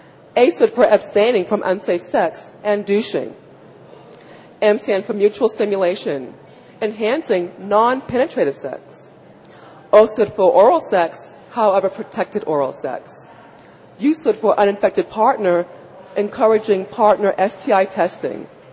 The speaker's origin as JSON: {"language": "English", "region": "Massachusetts", "country": "United States", "said": "I'm from Massachusetts. I didn't know anything about the Deep South."}